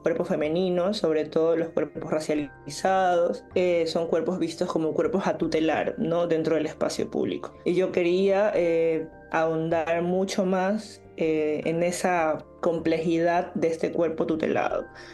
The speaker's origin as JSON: {"language": "Spanish", "region": "Esmeraldas", "country": "Ecuador", "said": "tengo 31 años, soy ecuatoriana de Esmeraldas"}